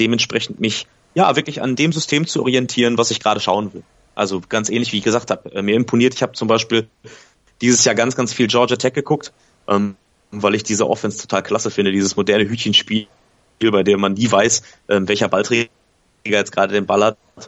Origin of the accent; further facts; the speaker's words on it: North Rhine-Westphalia, Germany; Ja, hier ist es tatsächlich so, dass ich komme aus dem Ruhrgebiet